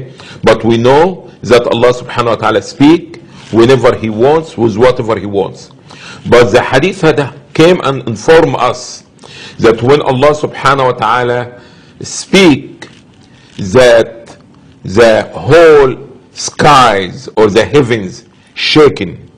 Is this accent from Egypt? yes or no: yes; Cairo, Cairo Governorate, Egypt; moved away as an adult; also born or lived in Saudi Arabia; I'm originally from Cairo, Egypt. And I received my early Islamic education in Egypt. And after this, I moved to Saudi Arabia